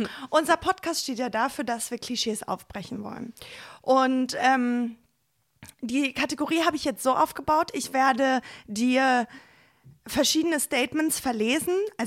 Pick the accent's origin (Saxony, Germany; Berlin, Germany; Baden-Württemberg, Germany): Berlin, Germany; ich komme aus dem Prenzlauer Berg